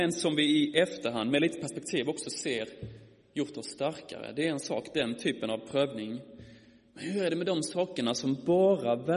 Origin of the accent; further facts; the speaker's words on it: Malmö, Skåne, Sweden; Som jag sa innan och som ni anar på min dialekt är jag ifrån Malmö. Eller Skåne. Och jag bor där tillsammans med min fru Ronja. Mitt i Malmö i en systerkyrka.